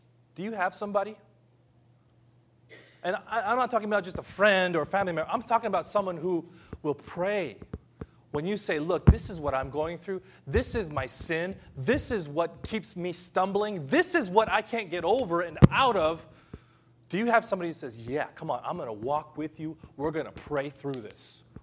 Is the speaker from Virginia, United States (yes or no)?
no; Los Angeles, California, United States; now in Hiroshima, Japan; I come from Los Angeles. I grew up there.